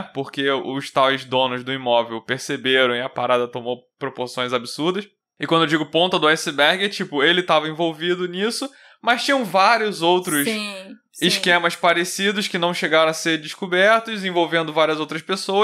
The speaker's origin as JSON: {"language": "Portuguese", "country": "Brazil", "said": "eu não sei se é porque eu sou brasileiro"}